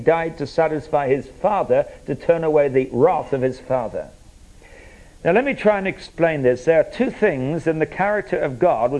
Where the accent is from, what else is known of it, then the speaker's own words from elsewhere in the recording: United Kingdom; I'm British and we drive on the other side of the road.